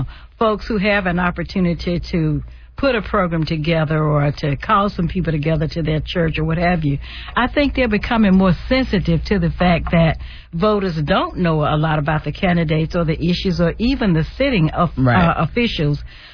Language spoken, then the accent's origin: English; Alabama, United States; I grew up in Alabama, and I saw a lot of things as a kid growing up in Alabama.